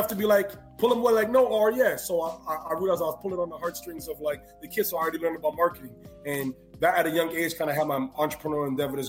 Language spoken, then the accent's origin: English; Toronto, Ontario, Canada; being a Ghanaian-Canadian and being from Toronto and, you know, we're first generation. I was born in Toronto. My parents were from Ghana.